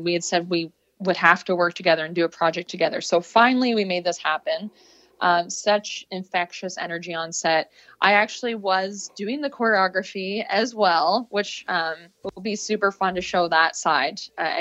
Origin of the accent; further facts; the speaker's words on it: Peterborough, Ontario, Canada; now in Toronto, Canada; I'm from Peterborough, Ontario is my hometown, which definitely a slower pace, definitely a whole other lifestyle.